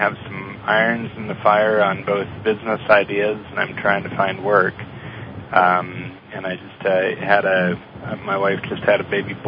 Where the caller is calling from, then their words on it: San Jose, California, United States; I'm calling from San Jose, California.